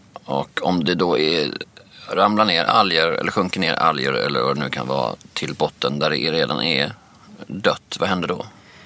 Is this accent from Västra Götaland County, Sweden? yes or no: no; Skåne, Sweden; Då, som skåning, undrar jag, vad händer med ålen? Vi gillar ju att äta ål i alla former. På julbordet finns det ju fortfarande ål i Skåne.